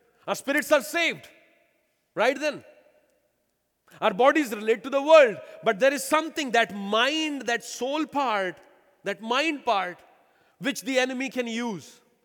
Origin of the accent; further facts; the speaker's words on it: India; For me as an Indian, no problem at all. Because we don't even care for like the lights on the intersection. It's funny, in India, you have those dotted lines, white lines.